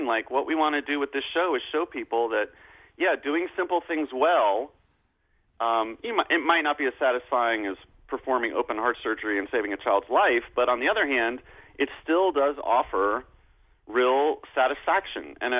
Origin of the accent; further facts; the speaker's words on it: New York, United States; but that gave me comfort as a New Yorker